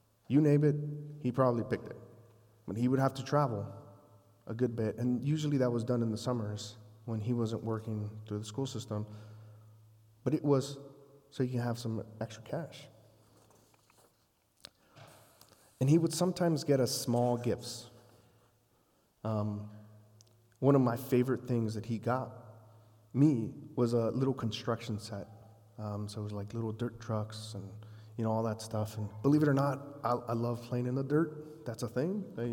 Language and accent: English; Texas, United States; I was born and raised in Texas, but I was born and raised in deep South Texas, further south than San Antonio. That's a thing, believe it or not. 20 minutes from Mexico.